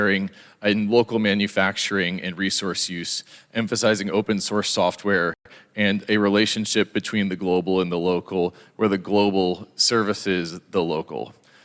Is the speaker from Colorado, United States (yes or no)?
yes; Boulder, Colorado, United States; in my hometown of Boulder, Colorado